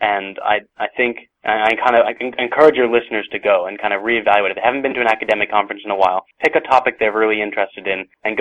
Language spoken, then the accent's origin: English; New York City, New York, United States; And I was growing up in New York City at the time, and so we went off to the kind of Natural History Museum